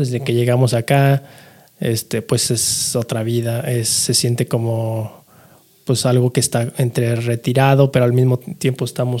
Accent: Guadalajara, Jalisco, Mexico; also born or lived in Sonora / Mexico City; Yo crecí en Guadalajara. Okay. Yo me considero tapatío, aunque no nací ahí, ¿no? Toda mi familia es de allá, pero tuve la fortuna por viaje de mi familia. No nací ahí, nací en San Luis, Río Colorado, en Sonora.

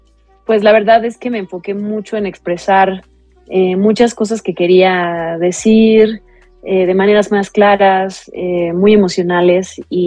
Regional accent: Mexico; yo soy al final una mexicana que hace música y me gustan las raíces

